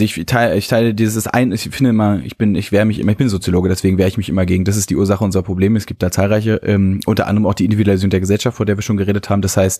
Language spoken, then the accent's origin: German; Berlin, Germany; wo ich da als Berliner finde ich es gut, dass sie das Thema gesetzt haben